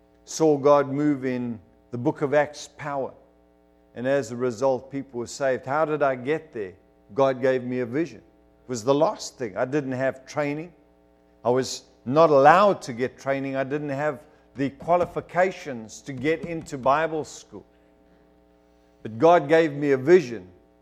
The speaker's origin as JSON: {"language": "English", "country": "Zimbabwe", "tie": "born or raised there", "moved": "yes", "lives_now": "South Africa", "said": "I'm an English-speaking South African. My name is Afrikaans, but I'm English. Why? Because I was born in Zimbabwe. I grew up in Zimbabwe. I'm not a South African man. I'm actually a Rhodesian. I went to school there. I only left when the war escalated."}